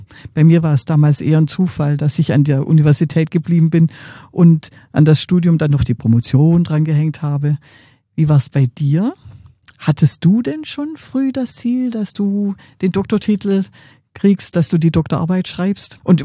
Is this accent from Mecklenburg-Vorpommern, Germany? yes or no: no; Waiblingen, Baden-Württemberg, Germany; Das ist meine Heimat.